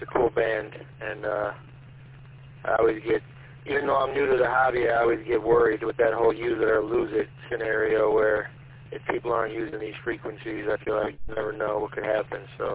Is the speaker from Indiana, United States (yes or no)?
yes; Hammond, Indiana, United States; now in Munster, United States; I'm originally from Hammond, so the fact that I moved to that town after living in the city of Hammond my whole life was a big change for me